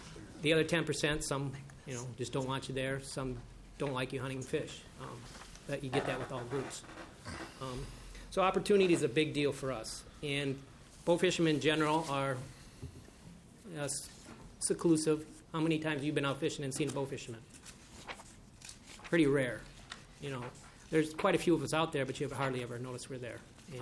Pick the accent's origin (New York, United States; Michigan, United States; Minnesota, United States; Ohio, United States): Minnesota, United States; White Bear Lake; I'm from White Bear Lake, Minnesota.